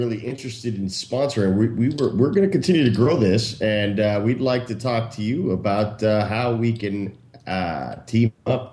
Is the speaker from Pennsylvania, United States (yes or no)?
no; California, United States; I grew up in Orange County, and these guys are about as active as I've seen